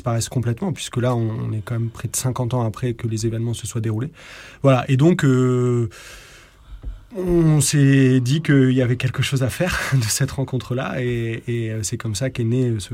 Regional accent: Grand Est, France; et je suis natif de Lorraine.

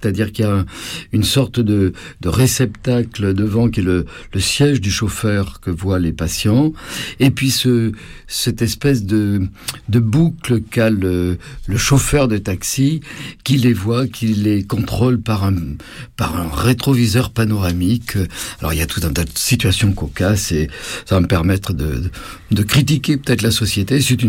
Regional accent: Bordeaux, Nouvelle-Aquitaine, France; now in Paris, France; Je suis un Bordelais qui habite Paris depuis 20 ans

